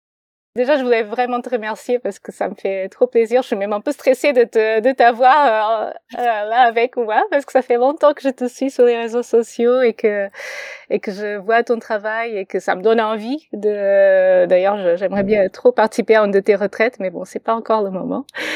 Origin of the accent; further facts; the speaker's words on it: Portugal; accent: Portuguese; French is a second language; si tu t'interroges sur mon accent, je suis portugaise